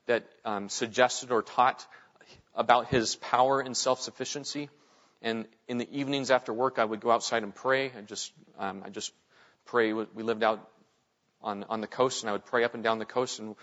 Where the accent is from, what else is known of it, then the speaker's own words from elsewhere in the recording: Pacific Northwest, United States; I'm originally from the Northwest. I'm not from Seattle, but I've been to Seattle.